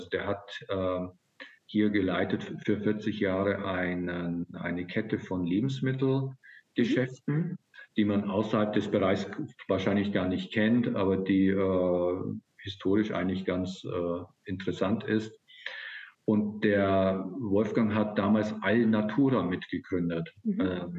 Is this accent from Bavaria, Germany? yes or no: yes; Bavaria, Germany; 1970 auf diesen Planeten gekommen. Als ich so vorübergeflogen bin, dachte mir, der sieht gut aus. Und ich bin gelandet in Bayern und bin dort aufgewachsen.